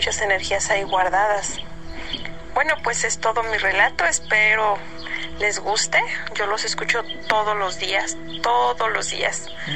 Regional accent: Jalisco, Mexico; uh-huh. Soy del estado de Jalisco.

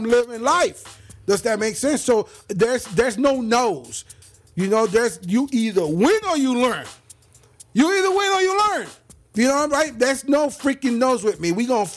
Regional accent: Puerto Rico; moved away; So I'm from Puerto Rico. I speak Spanish. And when I first got down here, all that time ago

